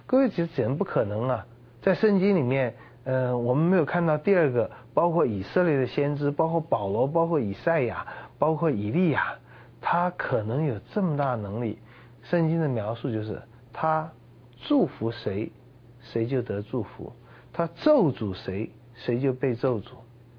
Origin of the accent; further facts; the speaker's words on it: China; 我们中国人说一个人会写文章，出口成章